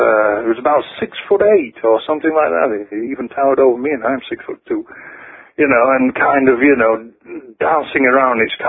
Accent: United Kingdom; I talk about Great Britain because obviously I'm from Great Britain

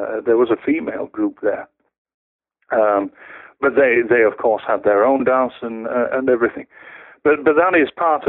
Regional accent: United Kingdom; obviously I'm from Great Britain

